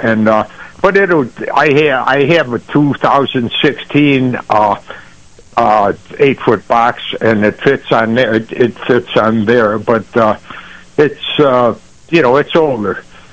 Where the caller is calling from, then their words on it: Attica Center, New York, United States; I'm calling up here from Attica Center.